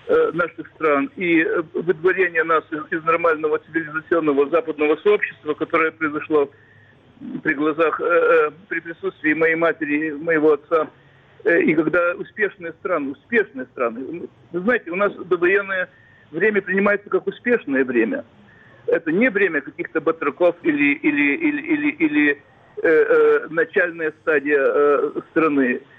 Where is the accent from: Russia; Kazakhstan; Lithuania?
Lithuania; Kaunas, Kaunas County; я сам из Каунаса